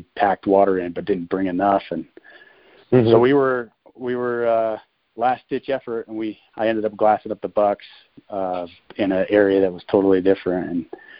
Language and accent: English; Cornville, Arizona, United States; So I was born and raised in Arizona. I was born in Cornville, Arizona, small little town south of Flagstaff.